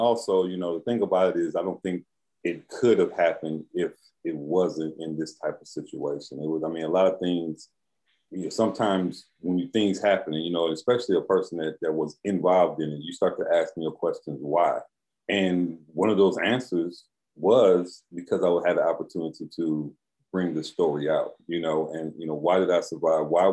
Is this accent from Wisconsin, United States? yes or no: yes; Milwaukee, Wisconsin, United States; We're all from Milwaukee, all our family is here.